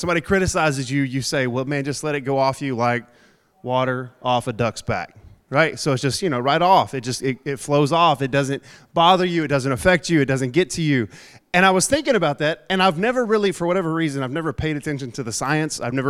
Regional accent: Texas, United States; That's partially because I'm from East Texas and people duck hunt, right?

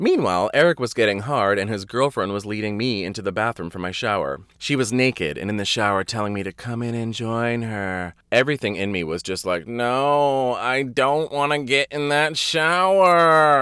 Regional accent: Wareham, Massachusetts, United States; Perfect. I'm from Wareham. This is much more my style.

